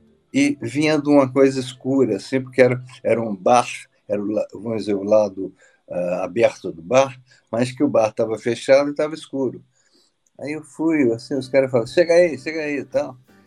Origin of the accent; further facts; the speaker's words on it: Espírito Santo, Brazil; Eu sou do Espírito Santo, como você falou, e eu passava as férias lá todos os anos.